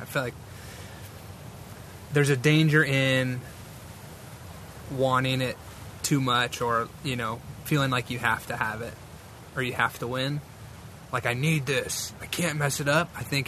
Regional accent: Chicago, Illinois, United States; In fact, I grew up in Chicago, and for whatever reason, it was just never on my radar at all.

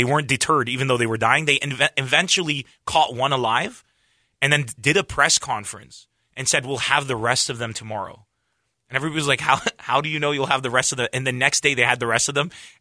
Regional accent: San Diego, California, United States; But I was like, you know, I grew up in San Diego. I fell in love with stand-up here in America.

